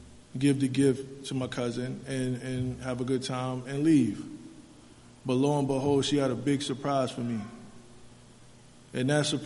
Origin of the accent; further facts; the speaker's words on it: Brooklyn, New York, United States; you a little background of me … before I was … … I grew up in Brooklyn, New York, in the States, a very sickly child.